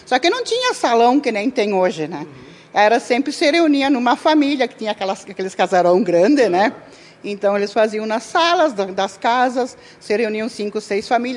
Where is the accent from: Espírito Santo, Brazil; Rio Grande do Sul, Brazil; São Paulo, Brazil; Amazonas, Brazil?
Rio Grande do Sul, Brazil; Vista Alegre do Prata; Eu sou natural de Vista Alegre do Prata.